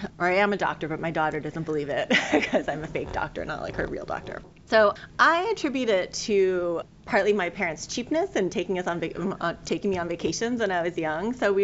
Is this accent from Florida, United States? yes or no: no; Williamsburg, Virginia, United States; I did not see in, you know, growing up